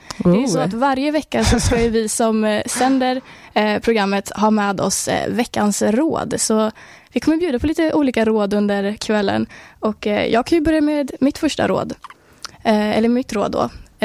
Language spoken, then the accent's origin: Swedish; Sundsvall, Västernorrland County, Sweden; Denna kvinna från Sundsvall faktiskt, som är min hemstad också.